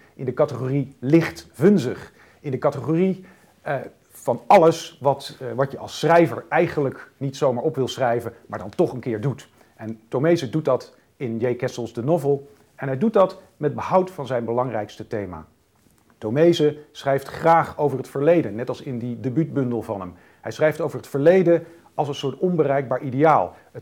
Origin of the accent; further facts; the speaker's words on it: Zaltbommel, Gelderland, Netherlands; hij was de jongen die kwam uit hetzelfde plaatsje als waar ik vandaan kwam, Zaltbommel. Plaatsje aan de Waal